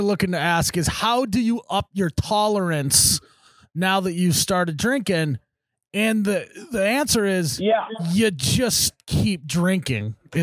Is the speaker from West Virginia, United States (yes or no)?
no; Fargo, North Dakota, United States; I'm from Fargo. We probably would say they've been through the wood chipper.